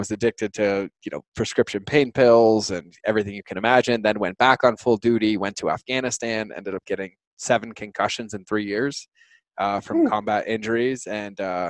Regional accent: Massachusetts, United States; So how this really started is I grew up in Massachusetts, and I didn't really have like the best childhood.

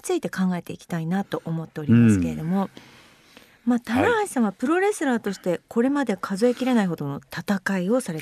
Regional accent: Akita, Japan; 私の出身秋田にもいらしてて、

